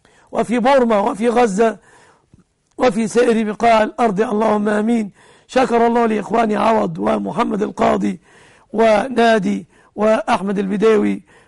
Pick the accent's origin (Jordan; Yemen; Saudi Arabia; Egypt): Egypt; أن يحفظ بلادنا مصر آمنة مطمئنة